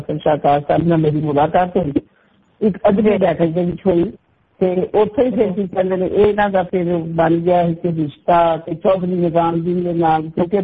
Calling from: Lahore, Punjab, Pakistan; ਮੈਂ ਪਾਕਿਸਤਾਨ, ਖੂਬਸੂਰਤ ਪਾਕਿਸਤਾਨ ਆਪਣੇ ਮੁਲਕ ਚ ਬੋਲੀ ਪਈ ਹਾਂ ਔਰ ਬੜਾ ਹੀ ਪਿਆਰਾ ਸ਼ਹਿਰ ਲਾਹੌਰ ਦੇ ਵਿੱਚ ਬੋਲੀ ਪਈ ਹਾਂ।

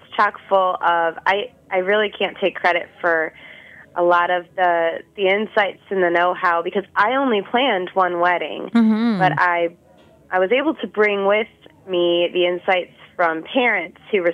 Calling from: Cleveland, Ohio, United States; I'm calling in from Cleveland, Ohio, where it's supposed to snow tomorrow.

